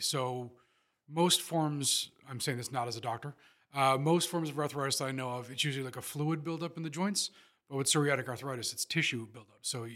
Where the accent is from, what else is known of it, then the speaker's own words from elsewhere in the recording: St. John's, Newfoundland and Labrador, Canada; I'm from St. John's, Newfoundland, Labrador, Canada, born in 1977.